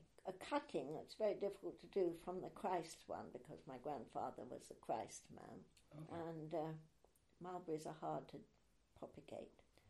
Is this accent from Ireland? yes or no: no; Cambridge, East of England, United Kingdom; also born or lived in Southampton; lived in Cambridge since I was nine, because I was born in Southampton.